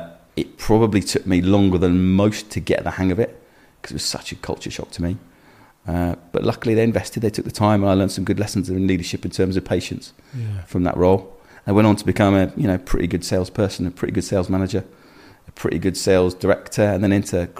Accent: London, United Kingdom; My family still live in that same home I grew up in North London, Kensal Rise.

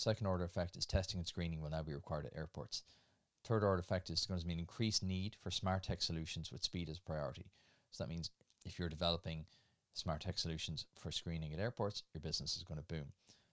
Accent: Nenagh, Munster, Ireland; We also have a shout out to my hometown of Nina

